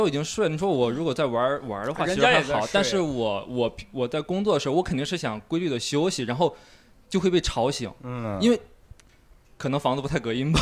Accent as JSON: {"language": "Chinese", "town": "Cangzhou", "region": "Hebei", "country": "China", "said": "我是一个河北人，然后沧州的，跟大刘天津挨得特别近，然后我也是就是来到这边找，在这边就找到老婆嘛。"}